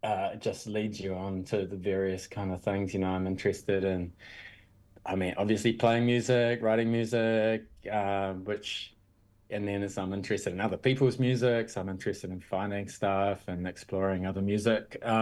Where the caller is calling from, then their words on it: Paekākāriki, Wellington, New Zealand; Yeah, I'm here at home in Pai Kakariki.